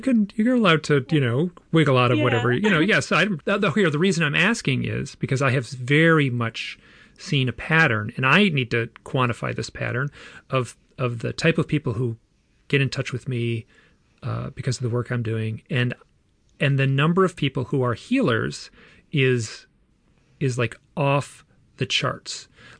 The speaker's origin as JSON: {"language": "English", "region": "Michigan", "country": "United States", "tie": "born or raised there", "said": "I was born and raised in Michigan, and there's kind of this Midwestern kind of like, oh, don't you dare try to be the center of attention kind of headspace in the culture I grew up in."}